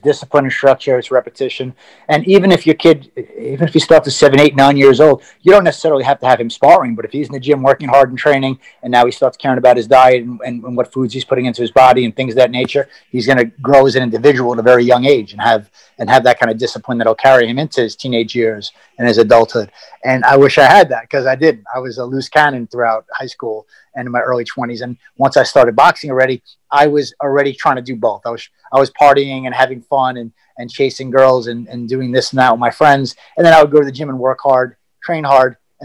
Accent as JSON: {"language": "English", "town": "Elmont", "region": "New York", "country": "United States", "said": "I moved from Elmont, Long Island to Plainview, Long Island."}